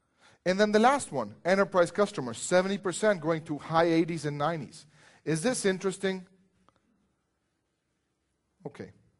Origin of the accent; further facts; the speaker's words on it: Mexico; I'm from Mexico, by the way, so I'll give you one small saying.